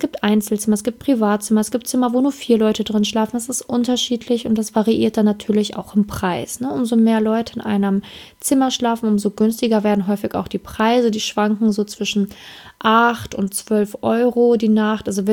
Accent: Münster, North Rhine-Westphalia, Germany; Ich so, echt, da komme ich auch her. Also da habe ich noch zu der Zeit auch in Münster gewohnt.

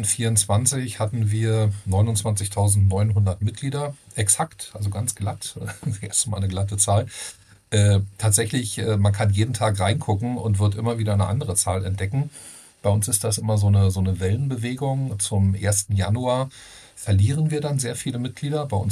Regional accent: Berlin, Germany; Ich komme aus Berlin.

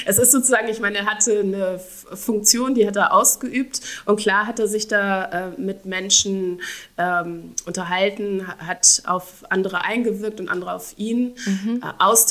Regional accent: Göttingen, Lower Saxony, Germany; born there; weil ich bin in Göttingen geboren, aber in Göttingen war ich ein Baby, also da kann ich mich überhaupt nicht erinnern.

